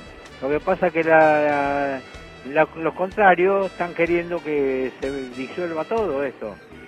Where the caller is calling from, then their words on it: General Rodríguez, Buenos Aires Province, Argentina; de General Rodríguez.